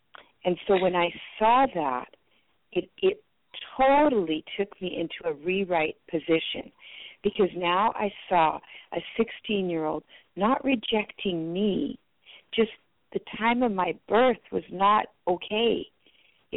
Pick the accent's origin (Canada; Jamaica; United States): Canada; Manitoba; first language French; English is a second language; I didn't speak English. I spoke French. And though, you know, Canada is supposed to be known as a dual language, not in Manitoba. The children there in that small town that I grew up in had never seen a non-English speaking person.